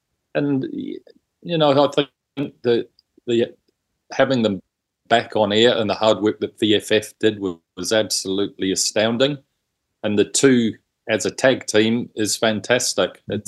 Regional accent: Auckland, New Zealand; I was brought up on Auckland's North Shore, went to university, didn't like it

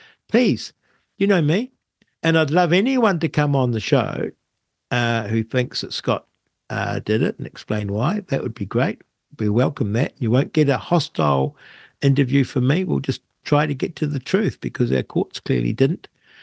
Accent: New Zealand; it's very hard to live with as a Kiwi that an innocent man is condemned to jail.

